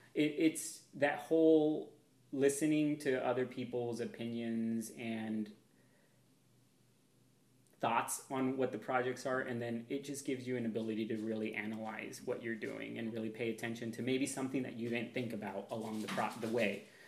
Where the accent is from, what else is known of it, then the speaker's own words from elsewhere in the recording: Pacific Northwest, United States; I'm from the Pacific Northwest. I love being outside in the rain.